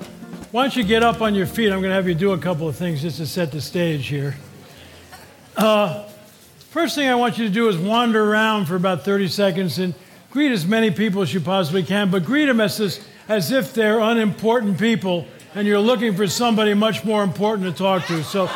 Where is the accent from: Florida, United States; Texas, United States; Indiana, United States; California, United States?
California, United States; Now, why did I do that, except I'm from California?